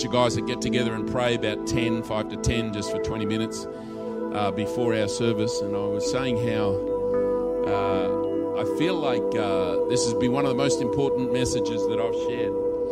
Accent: Australia; I'm an Australian

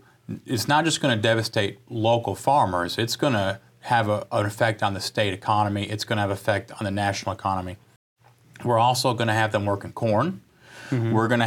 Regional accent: Kentucky, United States; And I'm basically from Kentucky.

